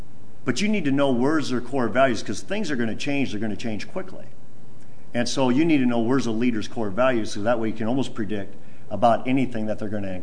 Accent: Sheldon, Iowa, United States; when I was a high school principal up in Sheldon, Iowa, my hometown

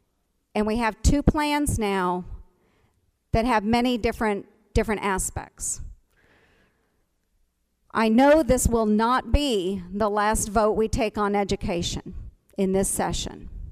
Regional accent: Iowa, United States; We are both Iowa natives, and I grew up in Montgomery County, where I reside now.

